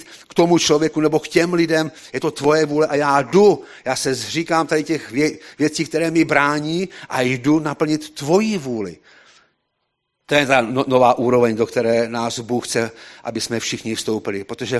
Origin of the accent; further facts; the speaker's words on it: Bohemia, Czechia; vysvětluje, že jsme z Čech, že jsme sem přijeli pomoct těm uprchlíkům